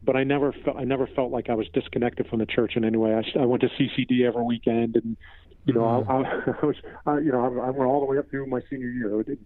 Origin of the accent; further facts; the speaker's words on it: Cleona, Pennsylvania, United States; I'm originally from Cleona, Pennsylvania, the town over from Annville.